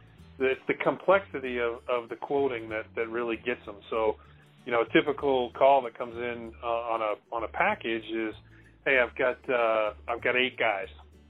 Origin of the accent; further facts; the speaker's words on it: Reno, Nevada, United States; So basically, I grew up here in Reno, Nevada. That's where our office is located.